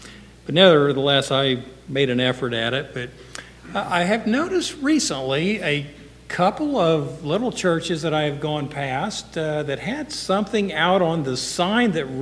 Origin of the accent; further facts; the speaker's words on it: Markleville, Indiana, United States; You know, I come through my hometown of Markleville every day on the way to Newcastle.